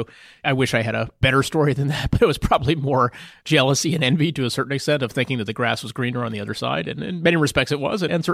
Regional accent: Houston, Texas, United States; moved away as an adult; also born or lived in California; I grew up in Houston. I came out here to go to school, so I went to Stanford

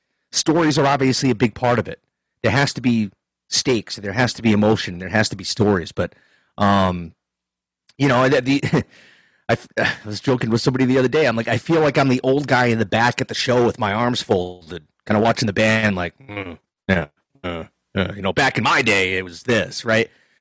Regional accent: Providence, Rhode Island, United States; Even though I'm from the Boston area, from Providence, Rhode Island, which is the Boston area

